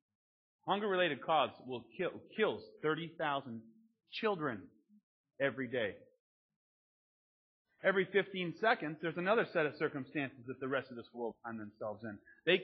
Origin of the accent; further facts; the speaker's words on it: United States; I am proud to say that I am from the United States of America. I make no apologies about that at all.